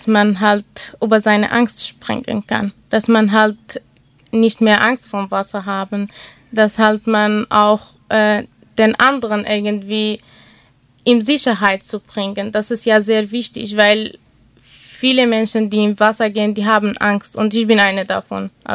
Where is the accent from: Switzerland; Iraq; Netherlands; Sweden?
Iraq; German is a second language; now in Germany